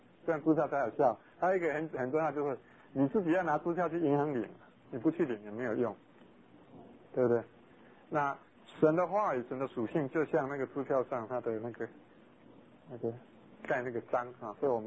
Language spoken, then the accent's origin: Chinese; Tainan, Taiwan; 我在乡下长大，以前我在台南农崎那边有吊桥，农崎是山地啊